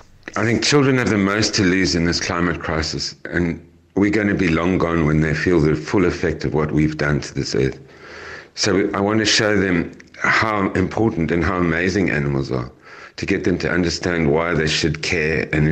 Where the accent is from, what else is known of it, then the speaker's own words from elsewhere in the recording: Cape Town, Western Cape, South Africa; I'm an artist from Cape Town.